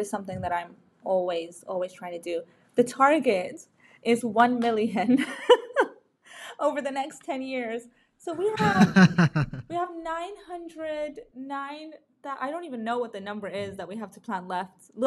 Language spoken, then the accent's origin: English; Iraq; I am Middle Eastern originally. And I'm from Iraq, huge major exporter of oil and natural gas.